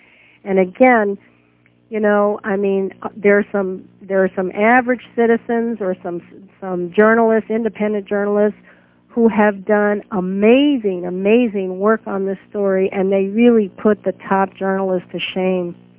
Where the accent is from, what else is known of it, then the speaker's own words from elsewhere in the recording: United States; the bottom line is that I'm an American.